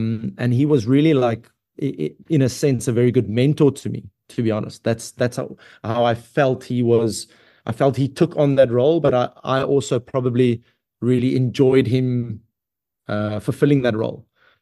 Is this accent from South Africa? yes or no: yes; South Africa; Me as a South African, I'd love to see the Shark Tank or not Newlands anymore, but Cape Town Stadium full